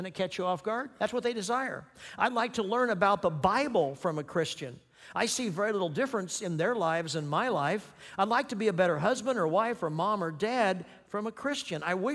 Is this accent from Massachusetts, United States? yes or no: no; Kansas, United States; For example, if they're from Kansas, where I grew up, I'd sa